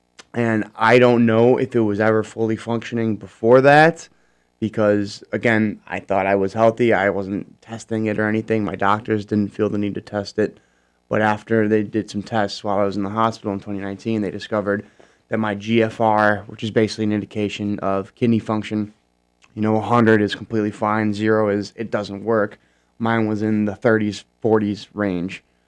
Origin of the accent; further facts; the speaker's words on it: Glenview, Illinois, United States; now in Warsaw, United States; I was born in Glenview, Illinois, raised there. It's a suburb about 25 minutes north of Chicago.